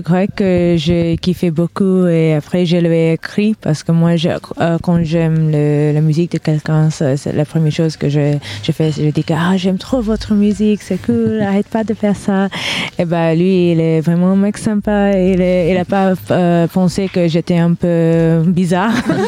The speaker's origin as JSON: {"language": "French", "region": "London", "country": "United Kingdom", "second_language": "French", "said": "Moi, je viens de Londres"}